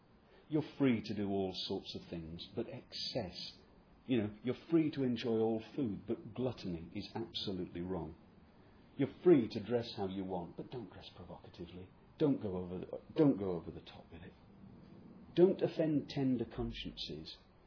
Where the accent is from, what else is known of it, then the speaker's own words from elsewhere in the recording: England, United Kingdom; it will still be Saturday back in England. So I'm English, so I'm not breaking the Sabbath.